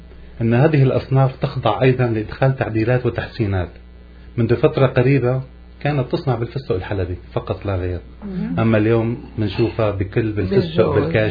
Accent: Syria; now in Montreal, Canada

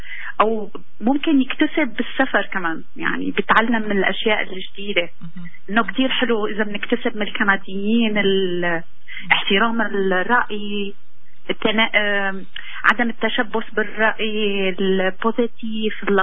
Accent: Syria; now in Canada; أنا صلي سنتين ونص هون، ما رح أقلك أنه غيرت جنسيتي لأنه أنا سورية.

